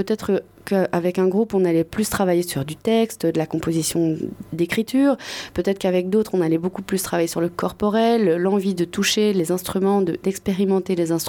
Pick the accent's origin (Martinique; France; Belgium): Belgium; Donc moi, je suis belge, à la base.